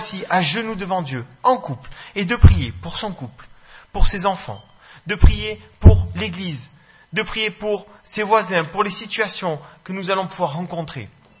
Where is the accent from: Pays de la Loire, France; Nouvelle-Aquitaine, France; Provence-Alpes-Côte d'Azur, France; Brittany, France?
Provence-Alpes-Côte d'Azur, France; Marseille; Et donc, comme vous l'aurez compris, je suis de Marseille, où on habite dans un petit village à côté avec mon épouse et nos trois enfants.